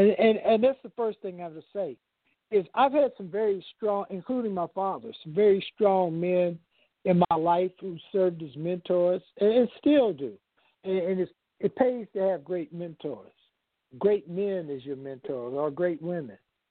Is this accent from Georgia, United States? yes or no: no; Kansas City, Missouri, United States; moved away as an adult; But in 1978, I moved from Kansas City, Missouri, where I went to undergrad school and high school. My father was stationed there.